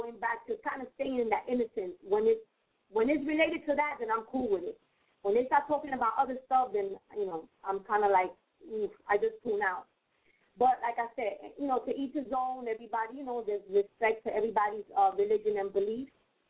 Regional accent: New York City, New York, United States; now in Philadelphia, United States; Like, they be having, like, I'm from Philly. And there's not, well, I just recently moved to Philly. I'm originally from New York.

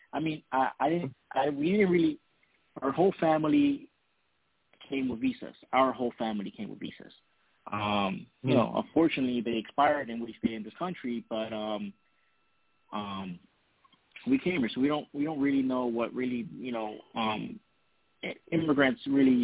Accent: Honduras; Oh, I'm from Honduras, Central America, where it's a lot of crime rates. It's a very horrible country.

